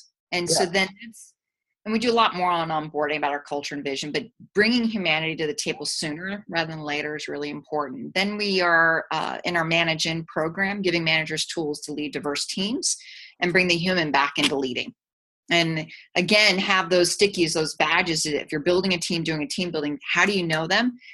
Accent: Wilmington, Delaware, United States; born there; you don't know that I was born in Wilmington, Delaware.

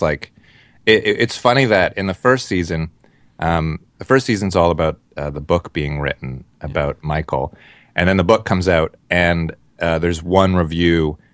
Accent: Scarborough, Ontario, Canada; I was born in Scarborough. Yeah. I mean, we moved here when I was 10, but I identify as Scarberian

